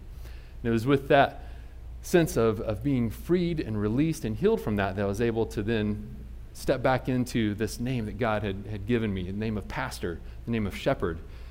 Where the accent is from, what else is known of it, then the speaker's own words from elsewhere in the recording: Indianapolis, Indiana, United States; I told you I was from Indiana. Indianapolis is my home, a little Midwest boy. And I was a little city kid.